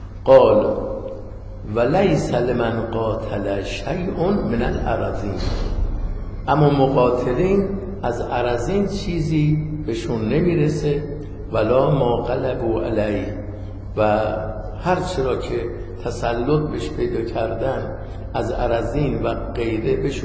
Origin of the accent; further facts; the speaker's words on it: Isfahan, Iran; من از اصفهان اومدم سال 37 بود، اواخر 37 نزدیک 38